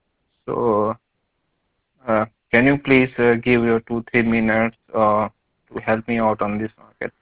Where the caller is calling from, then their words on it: India; Actually, I'm calling from India, from BIS Research.